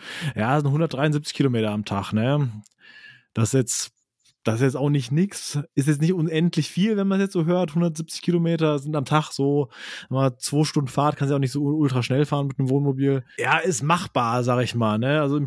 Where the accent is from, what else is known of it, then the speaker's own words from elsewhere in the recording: Germany; vielleicht hört man raus, ich bin Deutscher